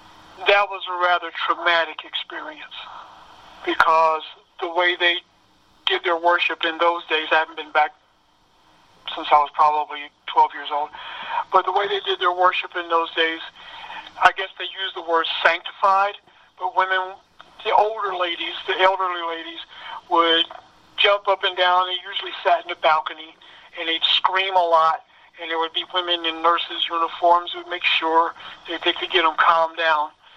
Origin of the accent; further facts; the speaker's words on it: Indianapolis, Indiana, United States; also born or lived in Union City, Tennessee; Well, I was born in Union City, Tennessee, in 1953. I grew up here in Indianapolis